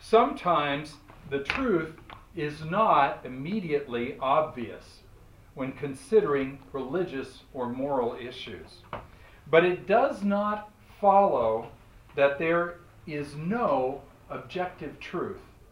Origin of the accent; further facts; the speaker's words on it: California, United States; now in Moscow, Russia; I'm an American from California. That's all the history you need to know.